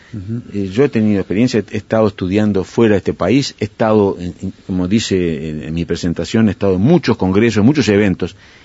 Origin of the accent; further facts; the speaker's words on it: Uruguay; Pero como todo uruguayo en aquel momento, casi todos nacíamos, salvo alguno que tuviera una enfermedad o un problema muy grave, nacíamos en la casa.